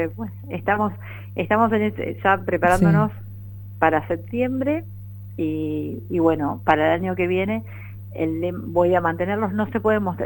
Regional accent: Argentina; Yo soy la única argentina.

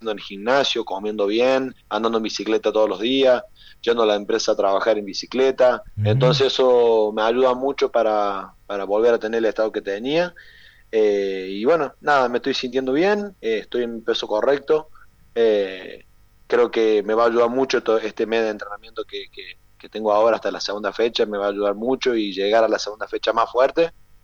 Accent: Argentina; now in Italy; yo vine de Argentina con una lesión en las costillas

